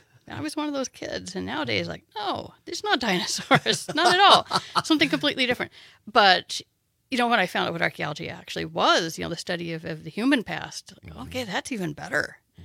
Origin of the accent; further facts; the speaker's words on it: the Ozarks, United States; So grew up, if my accent may betray, in the Ozark Mountains. So I'm a little bit